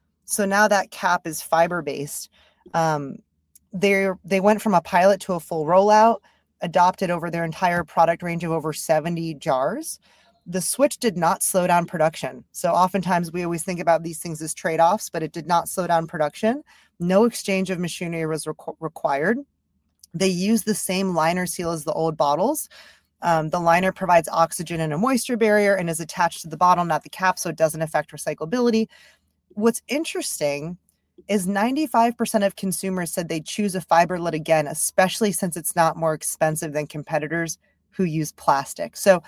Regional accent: Philadelphia, Pennsylvania, United States; I can say that because I'm from Philly. Big Eagles fan.

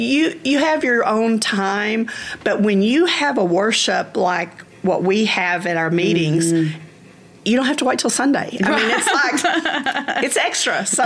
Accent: Dallas, Texas, United States; I was born and raised in Dallas, and I went to Keystwood Baptist Church.

